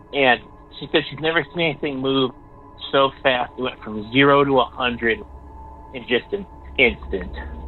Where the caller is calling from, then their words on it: Ohio, United States; I'm calling from Ohio.